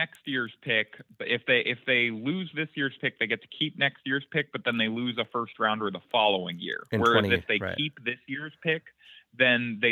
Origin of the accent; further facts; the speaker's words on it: Newport Beach, California, United States; Yeah, I grew up in Newport Beach and I lifelong Laker fan.